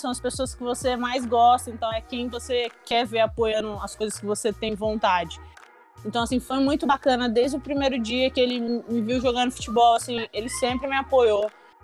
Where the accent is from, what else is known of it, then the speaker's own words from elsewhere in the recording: São Luís, Maranhão, Brazil; Eu sou de São Luís do Maranhão. Meus pais, quando eu era bem nova, eles acabaram vindo para São Paulo para trabalhar e eu fui criada pela minha avó.